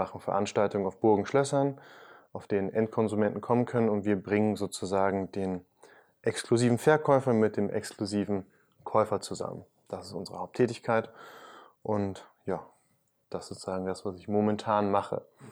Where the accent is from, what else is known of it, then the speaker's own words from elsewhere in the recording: Hamburg, Germany; born there; now in Friesland, Germany; komme gebürtig aus Hamburg und bin seit einem Jahr zurück in Friesland.